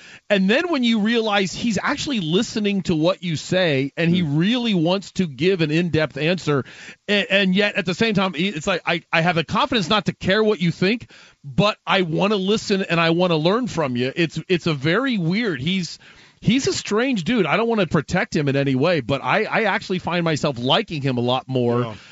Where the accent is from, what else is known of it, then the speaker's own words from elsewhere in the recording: Ohio, United States; now in Phoenix, United States; you know, like I'm originally from Ohio, okay?